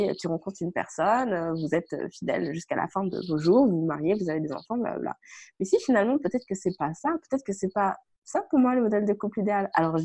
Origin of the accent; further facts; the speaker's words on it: France; also born or lived in Canada; je suis française, mais en même temps, la France, c'est pourtant mon pays parce que bah, le fait d'avoir habité au Canada, peut-être d'être au Mexique